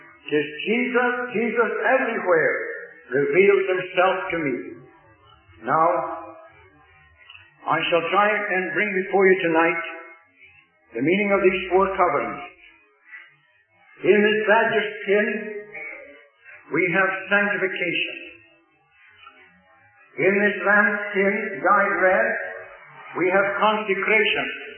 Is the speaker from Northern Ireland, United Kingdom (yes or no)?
no; Scotland, United Kingdom; also born or lived in Philadelphia, United States; only lived there the first 6 weeks of my life, and my parents went back to their native Scotland. But I was born in Philadelphia, the city of brotherly love.